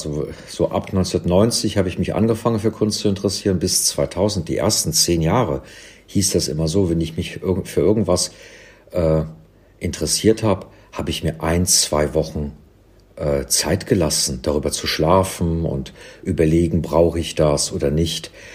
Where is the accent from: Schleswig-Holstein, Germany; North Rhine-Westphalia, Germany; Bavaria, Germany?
North Rhine-Westphalia, Germany; Cologne; weg von London eben in Köln, in meiner Heimatstadt, umgeguckt habe